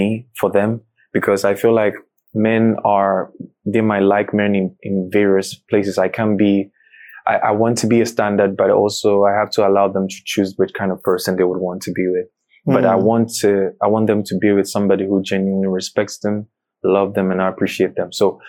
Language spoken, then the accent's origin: English; Kumasi, Ashanti, Ghana; born there; also born or lived in Accra; my mom is a northerner. My dad is from Sunyani, but I was born in Kumasi and I've lived in Accra.